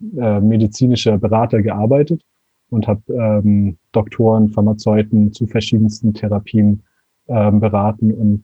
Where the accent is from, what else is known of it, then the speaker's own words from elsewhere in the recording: Konstanz, Baden-Württemberg, Germany; Ich bin aus Deutschland, ich komme aus Konstanz am schönen Bodensee